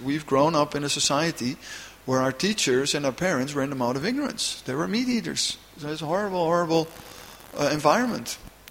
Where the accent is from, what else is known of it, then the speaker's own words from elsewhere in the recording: Amsterdam, North Holland, Netherlands; Like, I am from Amsterdam, and the devotees would say, you know, you are chanting with offenses.